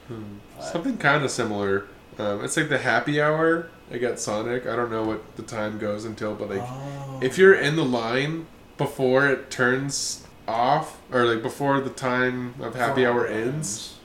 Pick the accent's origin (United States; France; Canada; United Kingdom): United States; Virginia; Like, I say I'm from Virginia, but I'm really from America. I'm a true American.